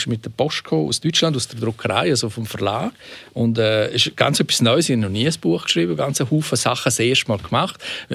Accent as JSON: {"language": "German", "town": "St. Moritz", "region": "Graubünden", "country": "Switzerland", "said": "Sengadin, Samoritz, wo ich herkomme."}